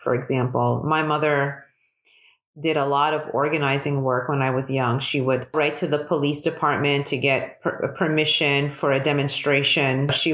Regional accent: Philadelphia, Pennsylvania, United States; I grew up in South Philadelphia, and we had in the larger Philadelphia area a really vibrant and large Palestinian American community.

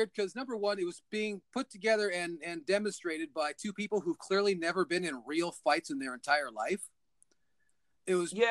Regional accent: California, United States; I'm from California. I've seen a real fight before.

